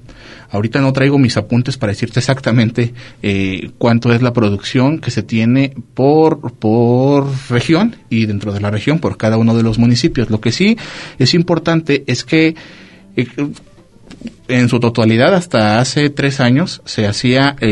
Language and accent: Spanish; Colotlán, Jalisco, Mexico; no soy originario de Colotlán, de nacimiento, pero sí de corazón, ¿sí? Aquí me crié, aquí he crecido